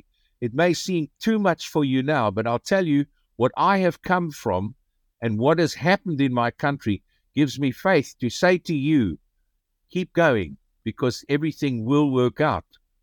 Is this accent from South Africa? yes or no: yes; South Africa; moved away; the moment somebody heard my accent, they said, ah, you are from South Africa.